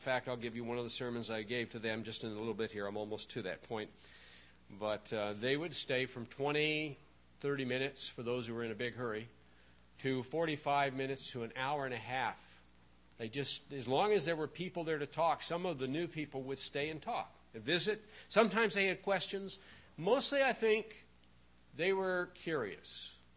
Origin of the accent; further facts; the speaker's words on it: South Dakota, United States; When I grew up in South Dakota, South Dakota is not known for being on time. It's a ranch country